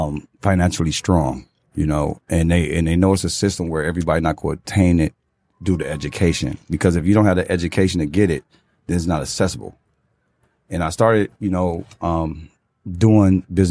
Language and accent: English; Detroit, Michigan, United States; First off, I'm from Detroit, so you know, I know a lot of different ways that we're not taught.